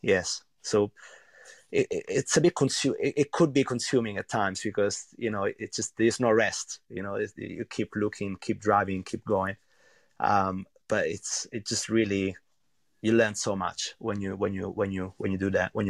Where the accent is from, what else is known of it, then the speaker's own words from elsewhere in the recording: central Italy, Italy; English is a second language; Well, I'm from a really small village actually, in central Italy.